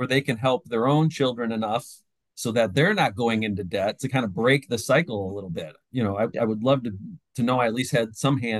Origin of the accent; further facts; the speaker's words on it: St. Clair Shores, Michigan, United States; Well, I grew up in metropolitan Detroit, St. Clair Shores, actually. I'm probably your typical Lutheran school teacher who went to Lutheran Elementary School.